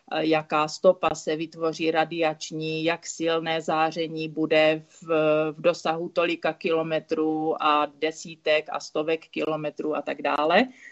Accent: Olomouc, Olomouc Region, Czechia; protože jsem vyrůstala v Olomouci, kde byla ruská posádka

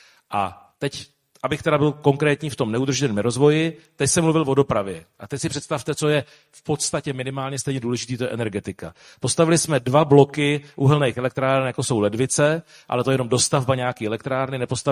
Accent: Chrudim, Pardubice Region, Czechia; Ačkoliv jsem z Chrudimě

